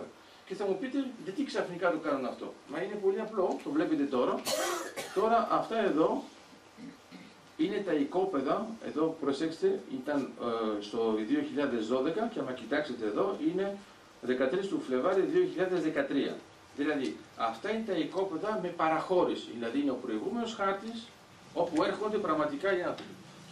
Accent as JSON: {"language": "Greek", "country": "Greece", "said": "Για την Κύπρο είναι εμείς που έχουμε καθυστερήσει ως Έλληνες"}